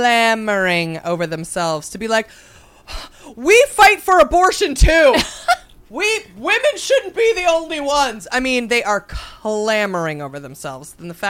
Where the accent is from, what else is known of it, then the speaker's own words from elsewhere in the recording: Midwest, United States; I live in the Midwest, the industrial Midwest, we're from the Midwest, we don't fly over us, we're in the Midwest.